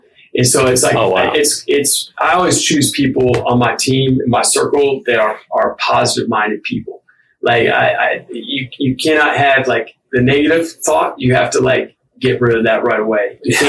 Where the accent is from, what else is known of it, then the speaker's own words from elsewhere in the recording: Berea, Ohio, United States; growing up in Berea, we had the Cleveland Browns training facility there.